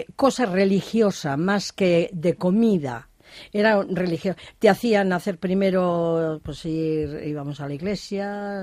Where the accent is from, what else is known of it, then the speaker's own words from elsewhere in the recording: Basauri, Basque Country, Spain; En las casas aquí era en Basauri, yo soy de Basauri, entonces el olor de la casa de Navidad era la compota.